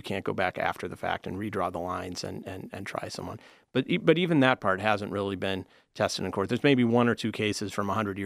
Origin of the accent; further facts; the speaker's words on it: Detroit, Michigan, United States; And I'm from the Detroit area